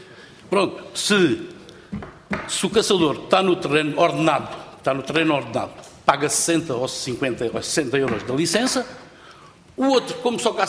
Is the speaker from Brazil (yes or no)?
no; Portugal; eu sou português